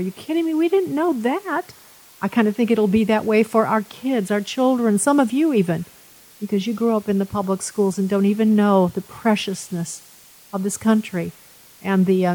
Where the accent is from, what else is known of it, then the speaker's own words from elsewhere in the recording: Chicago, Illinois, United States; If you haven't been to Chicago, my hometown, you just can't imagine.